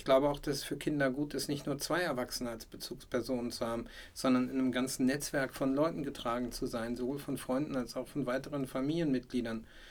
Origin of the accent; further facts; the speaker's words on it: Lower Saxony, Germany; Ich esse zum einen als Norddeutscher, wo ich aufgewachsen bin, sehr gerne Grünkohl. Und zudem, das ist so in Niedersachsen.